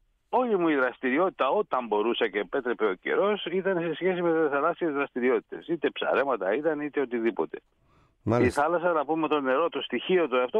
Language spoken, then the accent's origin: Greek; Agios Nikolaos, Greece; το χωριό μου είναι εσωτερικό, είναι 13 χιλιόμετρα από τη θάλασσα, αν και λέγεται Άγιος Νικόλαος.